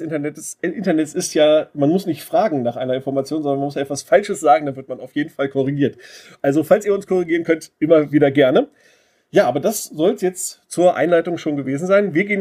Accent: Braunschweig, Lower Saxony, Germany; ich komme aus Braunschweig.

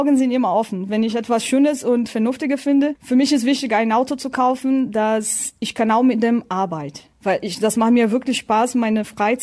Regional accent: Brazil; also born or lived in Hannover; now in Germany; Ich komme aus Brasilien, wie du weißt

